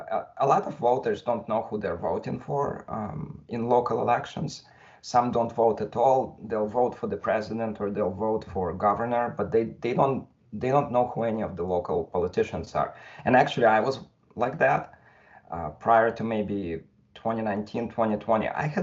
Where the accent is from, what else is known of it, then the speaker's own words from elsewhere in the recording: Staten Island, New York, United States; now in East Brunswick, United States; And I guess prior to that, I'm from Staten Island, and going too far back becomes too complicated.